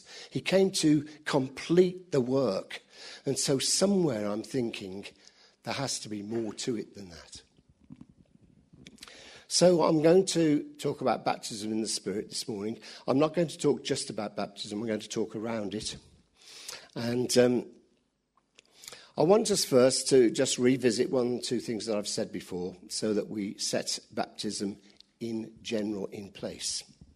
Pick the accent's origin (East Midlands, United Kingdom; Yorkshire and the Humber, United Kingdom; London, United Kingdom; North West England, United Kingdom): London, United Kingdom; As many of you know, I was brought up in Ealing.